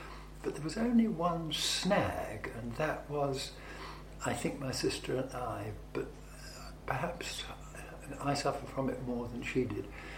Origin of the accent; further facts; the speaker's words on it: Kimpton, East of England, United Kingdom; born there; I was born in Kimpton in Hertfordshire in the Stockbroker Belt on the 3rd of August 1934.